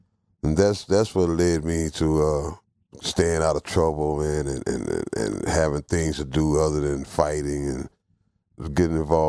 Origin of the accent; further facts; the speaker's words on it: Port Arthur, Texas, United States; Growing up in Port Arthur, Texas, in the projects, you know, it was the projects thing.